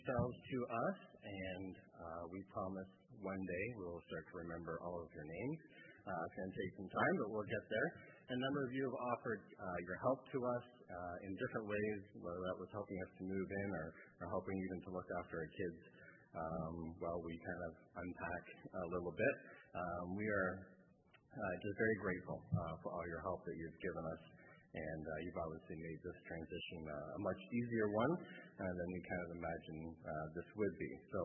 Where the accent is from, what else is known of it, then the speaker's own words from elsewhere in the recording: Haliburton, Ontario, Canada; But growing up in Halliburton, I think sort of the impact of, when I think about growing up as a kid there, one of the impacts of that, because it's a small town, is that really my brother